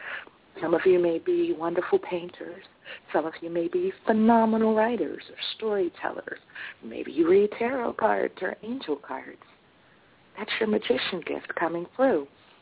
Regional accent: Washington, District of Columbia, United States; A lot of people always said I talked funny growing up in Washington, D.C.

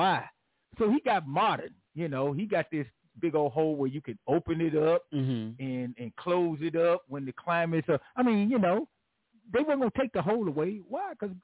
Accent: Texas, United States; We grew up in Dixie Circle and in the projects over there, you know, in Bear Street, back over in that area.

